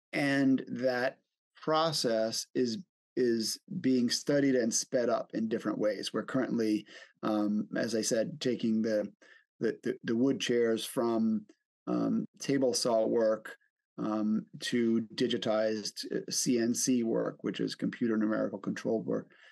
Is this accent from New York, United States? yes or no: yes; New York City, New York, United States; now in Boston, United States; I'm originally from New York, and though we're in Boston now, there's a certain personal passion, I would say, for Manhattan and for the city.